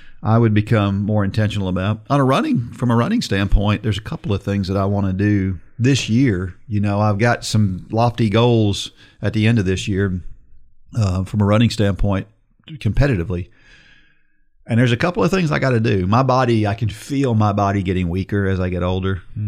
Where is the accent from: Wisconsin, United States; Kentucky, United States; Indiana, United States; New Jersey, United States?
New Jersey, United States; born there; I was born in New Jersey. I'm an Irish kid.